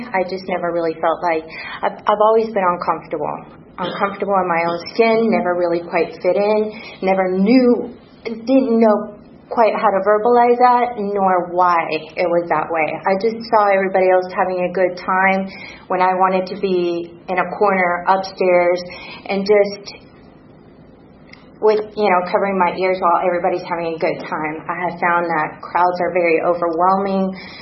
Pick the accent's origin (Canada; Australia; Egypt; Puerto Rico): Puerto Rico; I'm Puerto Rican. I was raised, born and raised in Puerto Rico